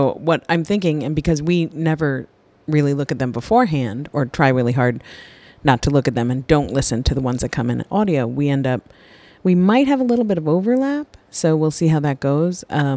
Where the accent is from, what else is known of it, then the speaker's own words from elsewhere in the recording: New York, United States; accent: New York; Are you making fun of my New York accent?